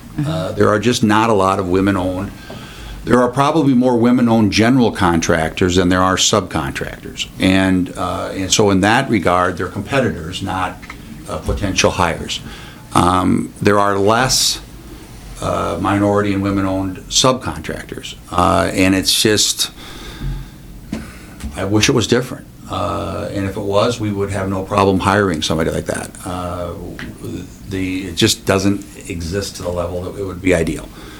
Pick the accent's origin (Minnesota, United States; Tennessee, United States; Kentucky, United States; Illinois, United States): Minnesota, United States; Duluth; born there; I was born in Duluth, so I'm near and dear to that community.